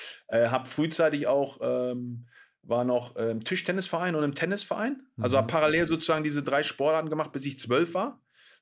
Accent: Pattensen, Lower Saxony, Germany; also born or lived in Hannover; Also Pattensen, ich bin in Hannover geboren, in Pattensen aufgewachsen, 10.000 Seelendorf ungefähr, halbe Stunde von Hannover entfernt.

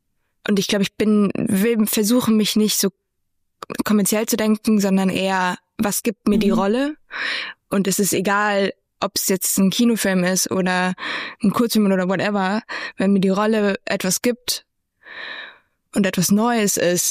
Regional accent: Germany; Und das fand ich, das war schon so, okay, ich bin aus Deutschland. Woher kennst du mich?

